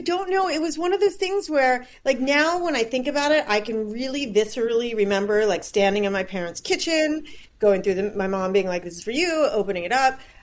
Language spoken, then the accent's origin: English; Seattle, Washington, United States; I grew up in Seattle.